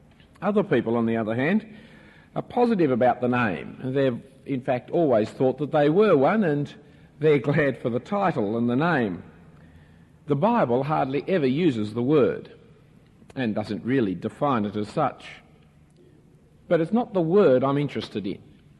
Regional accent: Sydney, New South Wales, Australia; I grew up in Sydney. Didn't interview me. In the better part of Sydney.

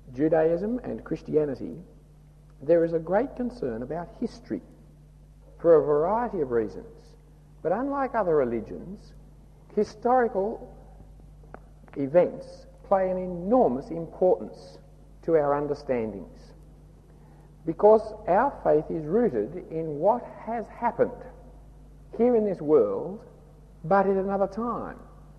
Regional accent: Australia; accent: Australian; I'm an Australian. But one of the ways in which I learn to understand myself is from my history, that my forebears came out here and we've been living here for X number of generations

